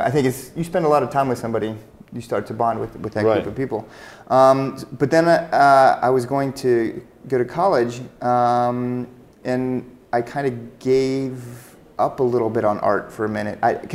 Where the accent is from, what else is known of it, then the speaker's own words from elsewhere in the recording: Switzerland; also born or lived in Dayton, Ohio, United States; From Dayton, Ohio. I was born in Dayton, Ohio. Good old nice Midwest, moved to Europe when I was six, went to German school through 10. And then I started going to international schools, so back to English, but you know, international schools in Switzerland.